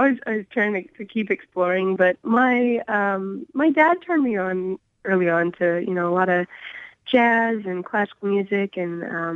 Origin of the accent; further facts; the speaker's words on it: Dallas, Texas, United States; also born or lived in Coppell; Yeah, I grew up in Dallas, and then my family and I grew up in Dallas and then Coppell, which is close to DFW Airport.